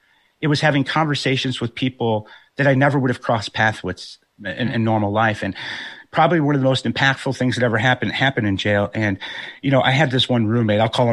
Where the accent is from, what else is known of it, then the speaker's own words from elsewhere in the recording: Rockford, Illinois, United States; I'm wearing a Rockford Peaches hat from League of Their Own. That's my hometown. Shout out to Rockford.